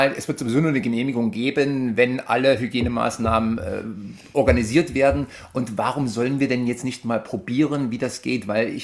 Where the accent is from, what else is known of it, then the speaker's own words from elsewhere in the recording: Thuringia, Germany; jetzt sind wir als Thüringer noch besonders, Entschuldigung am Arsch, weil wir 128 Inzidenz haben, das einzige Bundesland weit über 100.